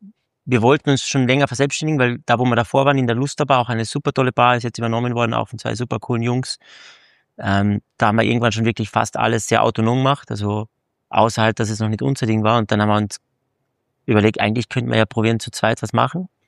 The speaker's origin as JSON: {"language": "German", "region": "Carinthia", "country": "Austria", "said": "ich bin aus dem Land, bin von Kärnten"}